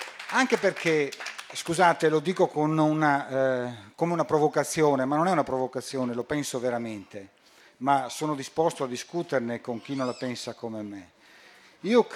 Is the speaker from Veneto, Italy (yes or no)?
yes; Verona, Veneto, Italy; vengo da Verona